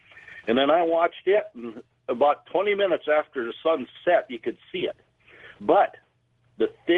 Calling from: Lewistown, United States; I'm calling here from Lewistown.

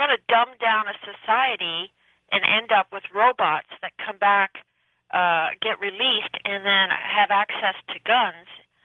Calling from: Toronto, Ontario, Canada; I'm from Toronto, Canada, but visiting Petaluma.

